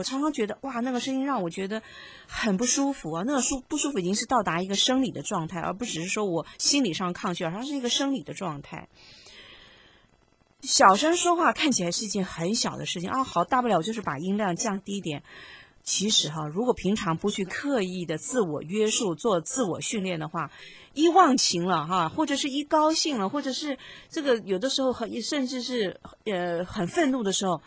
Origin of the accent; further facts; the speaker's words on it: Taiwan; 就是我们台湾人呢、啊，在用台语讲，那肯定是我们台湾人嘛啊